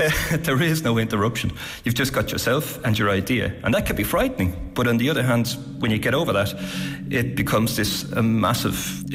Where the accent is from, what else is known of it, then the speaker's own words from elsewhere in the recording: Dublin, Leinster, Ireland; moved away as an adult; now in Denmark; I'm from Dublin originally. I've been living in Denmark for the last, 20 odd years.